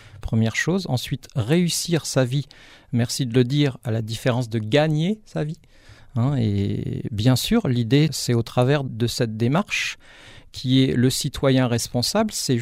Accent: Gap, Provence-Alpes-Côte d'Azur, France; puisque je suis de Gap, moi, en fait

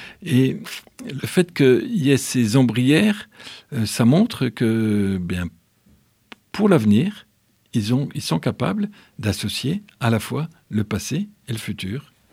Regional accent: Grand Est, France; Je suis originaire des Ardennes

